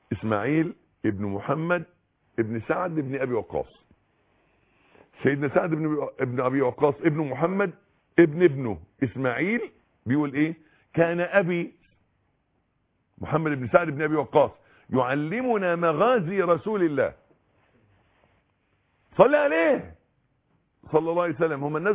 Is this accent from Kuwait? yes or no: no; Egypt; ما هو احنا مصريين ولا بلاش